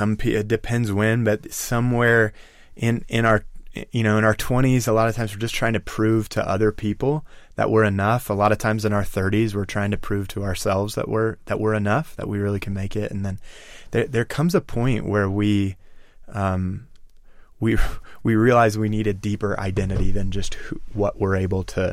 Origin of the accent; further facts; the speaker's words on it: Ireland; I'm Irish, so I'm prone to being stubborn